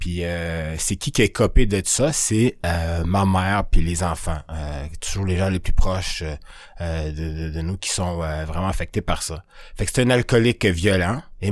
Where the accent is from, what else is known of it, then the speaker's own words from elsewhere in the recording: Quebec, Canada; je suis d'origine africaine. J'ai grandi ici au Québec, je suis arrivé à 3 ans, fait que si vous faites le calcul, là, ça fait 45 ans qu'on est ici. On est arrivé comme des réfugiés, nous ici au Canada.